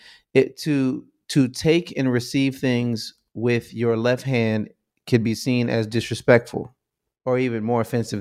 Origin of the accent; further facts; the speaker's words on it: United States; That was a cultural class because I'm growing up in America where that doesn't mean anything.